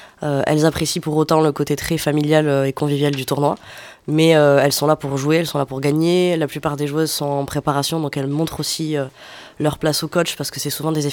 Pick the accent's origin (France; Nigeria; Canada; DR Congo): France; Toulouse, Occitanie; Donc c'était tout naturel de réaliser ce tournoi chez nous, à Toulouse.